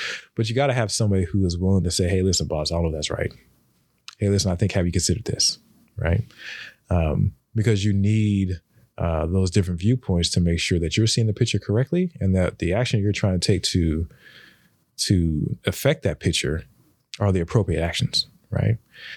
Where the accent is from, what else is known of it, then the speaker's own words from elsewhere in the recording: Sacramento, California, United States; born there; Okay, so like I said, I was born in California, Sacramento, right?